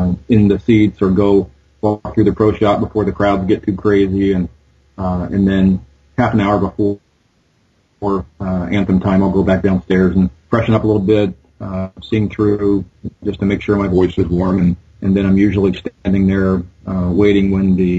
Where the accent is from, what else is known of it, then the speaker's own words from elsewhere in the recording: United States; It's not as easy an answer as you might expect, being an American, because ours is a lovely anthem.